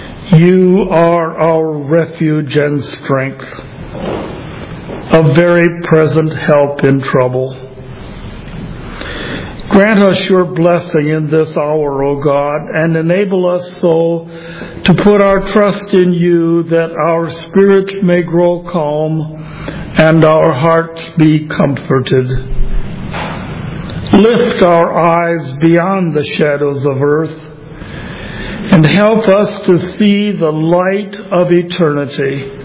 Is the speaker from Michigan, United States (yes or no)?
yes; Morenci, Michigan, United States; I grew up on the … farm on Packard Road near Seneca, Lenawee County, Morenci, Michigan.